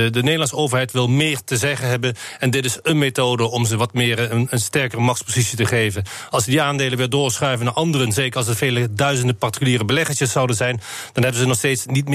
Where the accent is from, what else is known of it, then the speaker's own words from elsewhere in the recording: Netherlands; Dat is iets waar wij als Nederlanders een stuk minder goed in zijn.